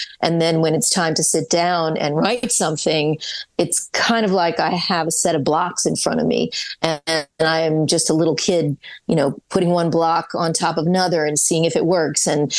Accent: Kentucky, United States; to a kid growing up in Kentucky, that all seemed like it was happening in some other, you know, world that I would never have any access to.

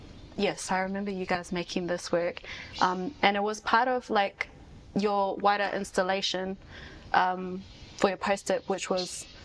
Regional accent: Australia; From Ngāti Kahunganu, I was born in Australia and raised in Australia.

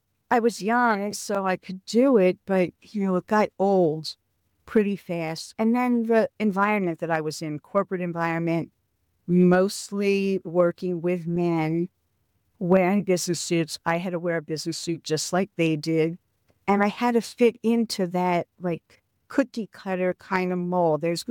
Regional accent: Philadelphia, Pennsylvania, United States; moved away as an adult; because I came from Philadelphia to New York.

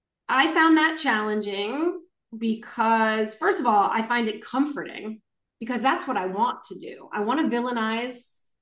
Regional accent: Canton, Ohio, United States; my exposure to people across race and class is different than my high school friends who never left my hometown in Canton, Ohio.

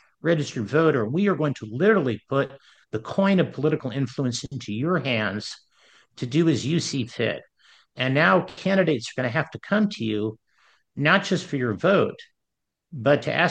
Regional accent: United States; Above all, it's about a government by the people, which we Americans

